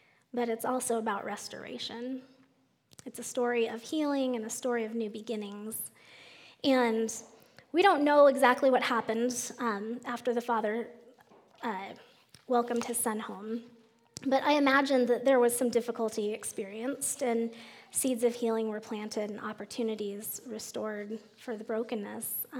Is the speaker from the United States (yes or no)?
yes; Colorado, United States; I'm not from Texas. Sorry, Sherry." and so I said, "I'm from Colorado."